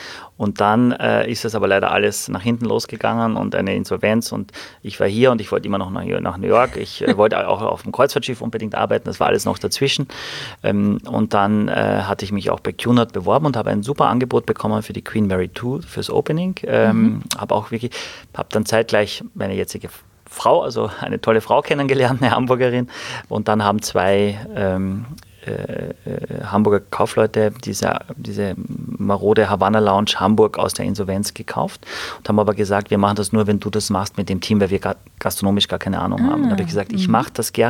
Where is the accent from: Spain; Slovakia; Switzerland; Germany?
Spain; Galicia; Eltern haben 1988, da war ich 10, ein Restaurant eröffnet, haben all ihr Geld zusammen und ihren Mut bei uns zu Hause in Galizien, das ist ein ganz kleiner Ort mit 1700 Einwohnern, gegenüber von der Kirche